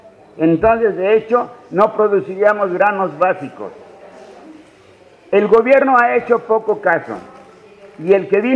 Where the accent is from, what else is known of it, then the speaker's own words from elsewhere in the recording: Moyotepec, Morelos, Mexico; el oficial … Yo soy del municipio de Villa de Ayala. El pueblo se llama Moyotepec, pertenece al municipio de Villa de Ayala.